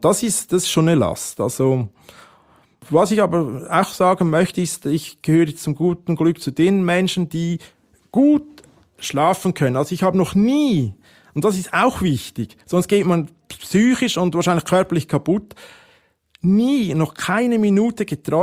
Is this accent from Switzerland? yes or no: yes; Switzerland; Also ich hätte nie gedacht als Schweizer, dass ich mal in so eine Situation komme.